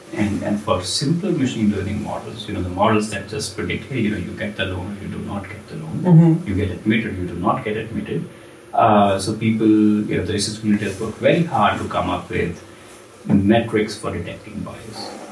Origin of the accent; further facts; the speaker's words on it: Pakistan; I say this because I'm from Pakistan